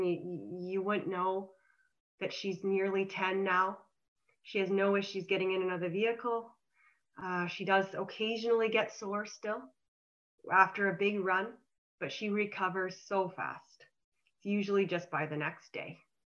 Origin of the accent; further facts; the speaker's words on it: Calgary, Alberta, Canada; now in Okanagan, Canada; We're from Calgary, and now we live in the Okanagan, British Columbia.